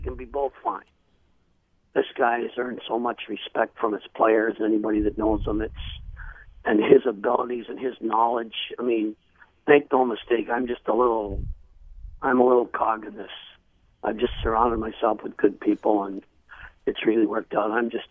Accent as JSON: {"language": "English", "region": "Saskatchewan", "country": "Canada", "tie": "born or raised there", "said": "First of all, he grew up 40 minutes from my hometown, a small town farm boy from Saskatchewan."}